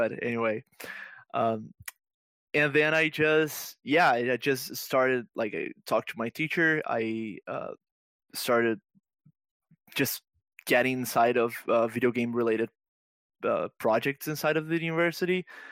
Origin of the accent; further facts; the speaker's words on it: Brazil; English is a second language; I saw a couple of companies that did games back in Brazil, my hometown.